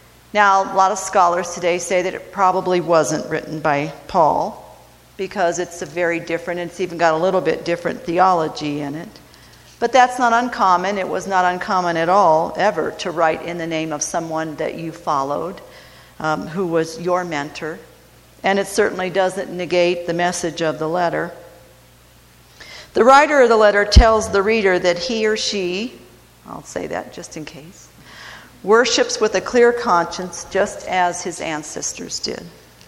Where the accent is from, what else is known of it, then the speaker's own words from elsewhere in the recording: Cleveland, Ohio, United States; Now, I was growing up in Cleveland in the United Church of Christ.